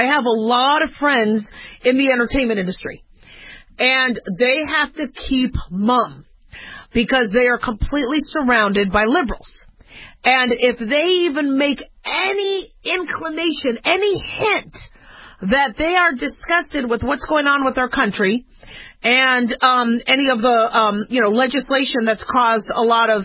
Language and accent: English; United States; I'm a business owner. I'm a mom. I'm a woman. I'm an American.